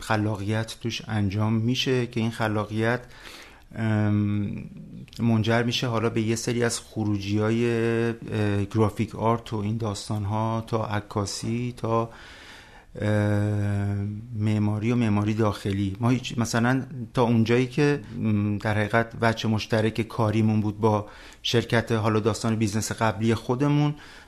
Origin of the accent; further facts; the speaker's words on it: Tehran, Tehran Province, Iran; born there; من متولد 56م مرداد 56 توی تهران به دنیا اومدم. از یک پدر مادر، پدر خوزستانی و مادر متولد تهران.